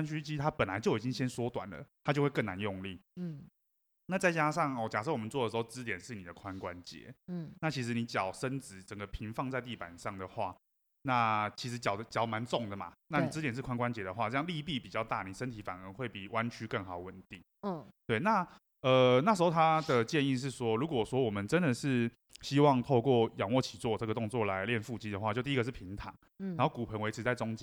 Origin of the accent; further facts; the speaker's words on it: Taiwan; 以我们台湾人的习惯嘛，就包括我们之前在学校